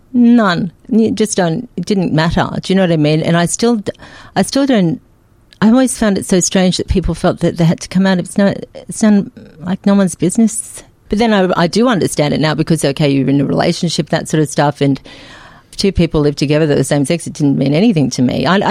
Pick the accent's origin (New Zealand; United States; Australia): Australia; Sydney, New South Wales; So it was good growing up in Sydney, especially with a balanced view of it, I think.